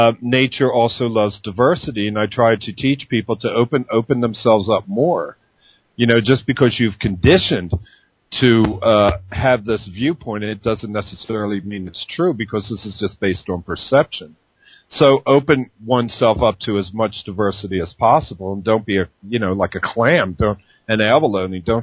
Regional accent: Philadelphia, Pennsylvania, United States; I come from Philadelphia, and they had the Fairmount Park, and I went to the Wissahickon Woods, and I would just disappear.

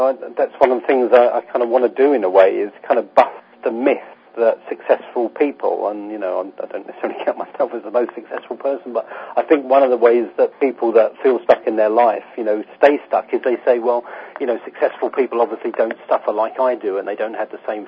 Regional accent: East of England, United Kingdom; born there; county of Essex has a kind of reputation for being, you know, not the most high quality and high energy of places, and I was born in Essex.

